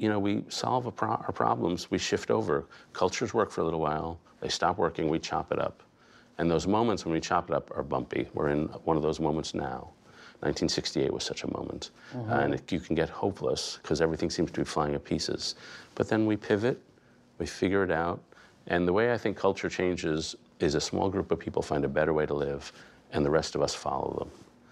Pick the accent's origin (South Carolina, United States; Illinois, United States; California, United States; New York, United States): New York, United States; New York City; I grew up in Greenwich Village in that period, so I was sort of surrounded by hippies.